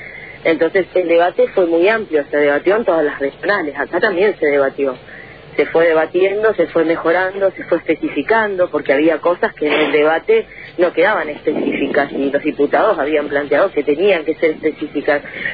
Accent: Argentina

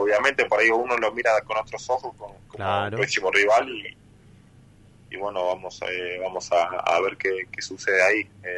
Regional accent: 25 de Mayo, Misiones, Argentina; No, 25 de mayo.

